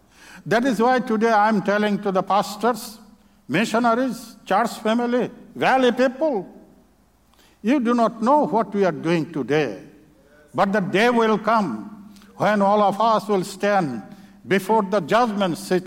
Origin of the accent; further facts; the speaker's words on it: Bangladesh; English is a second language; So I learned a little bit English, but still I have my own accent. So when any foreigners that come to Bangladesh, such as Bill Berry or other missionaries that went to Bangladesh, and we enjoy when the first time they speak in Bengali language.